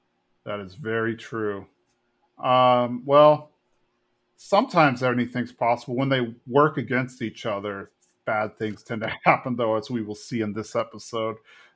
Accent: Texas, United States; Us growing up in Texas, anytime we hear Santa Anna, I think we immediately think, oh, yeah, Texas battle in Alamo.

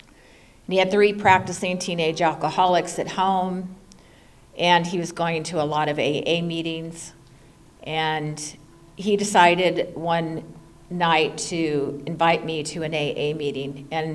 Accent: San Bernardino, California, United States; And like I said, we grew up in San Bernardino, and in the 1960s, there weren't, I'm 61, by the way

